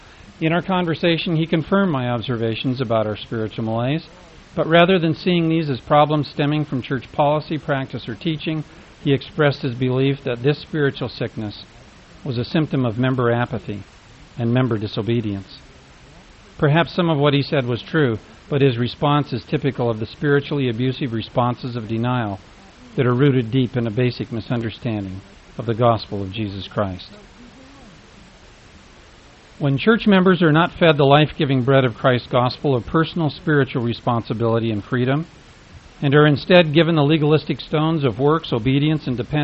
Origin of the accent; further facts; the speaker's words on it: Glendale, California, United States; As a child growing up in the Glendale, California stake, I loved to attend sacrament meeting